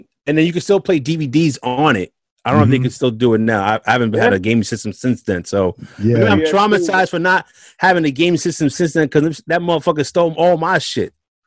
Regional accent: Westchester, New York, United States; I'm from Westchester.

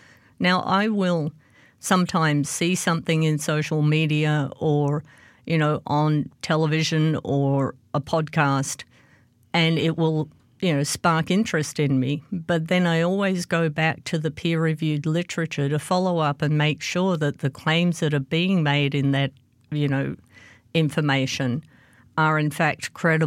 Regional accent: Australia; I grew up in Australia. I also did my PhD predominantly there

